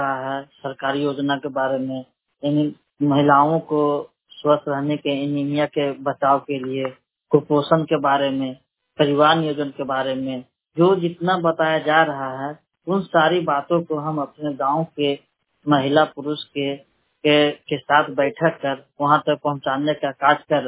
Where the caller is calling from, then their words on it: Satkurua, Bihar, India; मैं रजौली नवादा डिस्ट्रिक्ट से बोल रहा हूँ। मेरा गांव सतकुरुआ है।